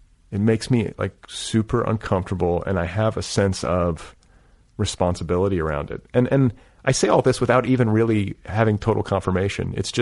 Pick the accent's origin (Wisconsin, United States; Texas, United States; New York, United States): Wisconsin, United States; Milwaukee; like I grew up in the North, I grew up in Milwaukee.